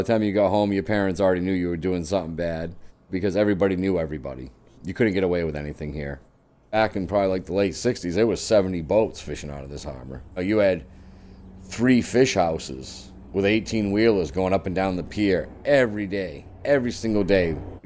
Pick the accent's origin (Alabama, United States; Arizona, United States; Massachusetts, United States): Massachusetts, United States; Provincetown; I grew up in Provincetown, fourth generation from Provincetown. Everybody was a fishing family, pretty much.